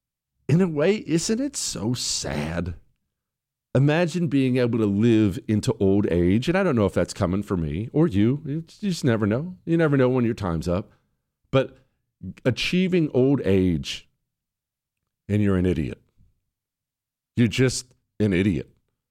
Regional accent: United States; I'm an American. All right. I speak American. I don't speak foreigner.

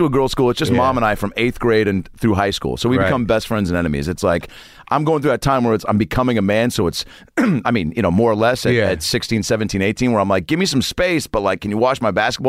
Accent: Lake Forest Park, Washington, United States; But I grew up in Lake Forest Park, which is about 25 minutes north of the city. Shoreline, I guess, if you really know the area.

